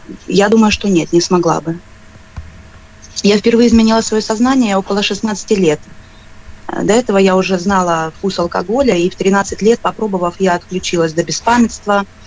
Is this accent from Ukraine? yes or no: yes; Ukraine; born there; Я родилась в Украине, в обычной семье